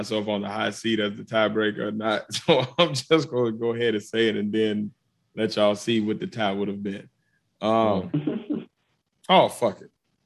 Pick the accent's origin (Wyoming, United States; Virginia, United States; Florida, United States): Virginia, United States; I'm from Virginia and a big part of my party scene, especially in college, was go-go music.